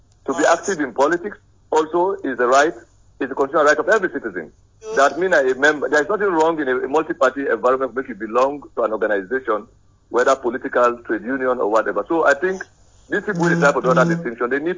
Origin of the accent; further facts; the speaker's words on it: Makeni, Northern Province, Sierra Leone; I was born in Makini, raised there, went to school there.